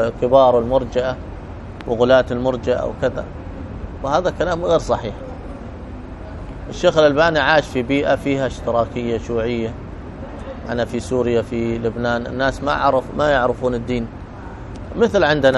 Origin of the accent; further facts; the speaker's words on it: Egypt; مثلا عندنا في مصر